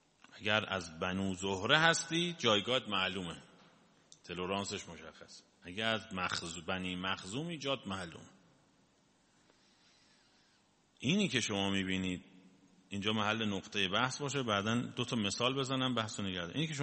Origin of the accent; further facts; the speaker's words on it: Iran; الحمدلله خودم هم ایرانیم